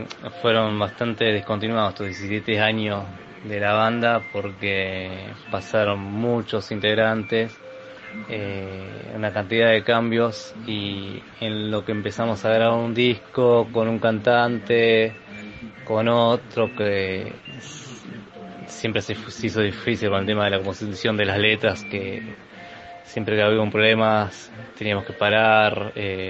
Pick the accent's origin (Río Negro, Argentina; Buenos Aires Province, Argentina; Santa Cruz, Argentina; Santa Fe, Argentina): Buenos Aires Province, Argentina; Rafael Castillo; la banda es oriunda de Rafael Castillo, porque somos todos los integrantes somos de Rafael Castillo. Es zona este de Buenos Aires, para los que no conocen.